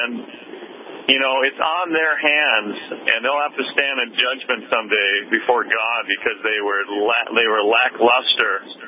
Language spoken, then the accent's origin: English; Minnesota, United States; It's really in Minnesota. I'm from Minnesota.